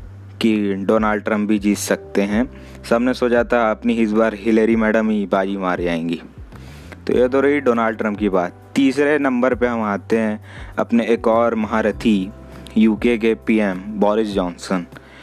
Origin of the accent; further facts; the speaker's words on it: India; देखिए मैं एक इंडियन हूँ तो मैं एक इंडिया का एग्जांपल लेके चल रहा हूँ।